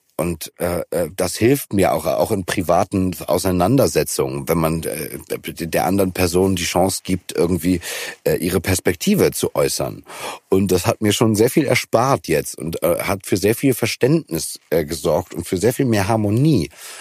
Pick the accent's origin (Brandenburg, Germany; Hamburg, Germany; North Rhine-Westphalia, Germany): Hamburg, Germany; also ich bin ein Hamburger, wir sind links